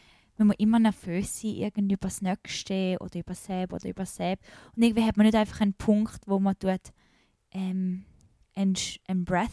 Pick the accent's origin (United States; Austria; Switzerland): United States; German is a second language; Also, persönlich, also nicht als eine Amerikanerin, aber persönlich in meinem, in meinem Leben.